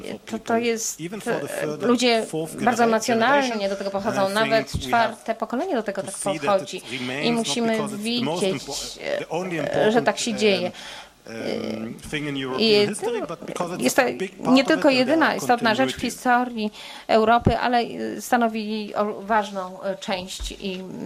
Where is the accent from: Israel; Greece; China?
Israel; Polish is a second language; ja pochodzę z Izraela, może słyszycie w akcencie